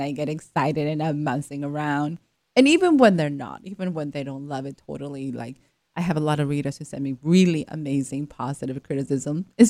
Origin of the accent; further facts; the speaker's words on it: Salem, Massachusetts, United States; I grew up in Salem, Massachusetts, and then went to school in New York City.